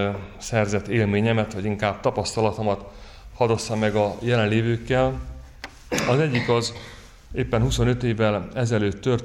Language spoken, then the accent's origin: Hungarian; Hungary; Magyarországon felnőve körülbelül azt tapasztaltam